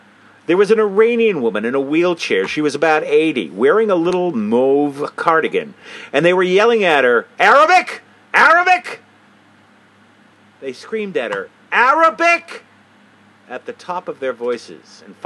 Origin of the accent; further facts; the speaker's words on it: Australia; I'm Australian, too.